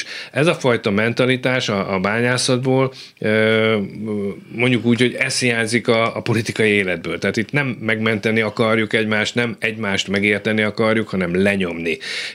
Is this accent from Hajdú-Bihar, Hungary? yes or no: yes; Hajdúszoboszló, Hajdú-Bihar, Hungary; én büszke hajdúszoboszlói vagyok, és minden előadásomban is, vagy ahol éppen van alkalmam rá, el szoktam mondani, én ott születtem, ott is nőttem föl, ott jártam közép- és általános iskolákba.